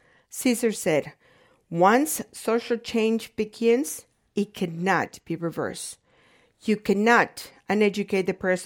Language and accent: English; Mexico; moved away as an adult; now in United States; I was born and raised in Mexico, the granddaughter of a Zapotec woman whose indigenous roots go back before the Spanish conquest. I first came to this country in my 20s